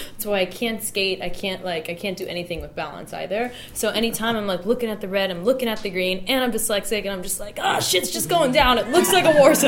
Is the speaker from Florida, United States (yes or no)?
yes; Miami, Florida, United States; in my hometown, I'm in Miami